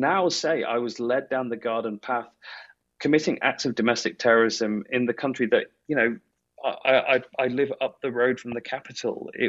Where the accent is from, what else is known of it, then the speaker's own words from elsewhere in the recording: United Kingdom; my home country, the United Kingdom as well